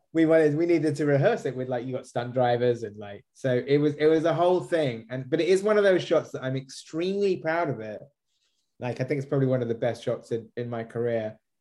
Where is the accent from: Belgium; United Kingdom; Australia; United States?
United Kingdom; we both have brown hair and we're both British and we both have the same surname.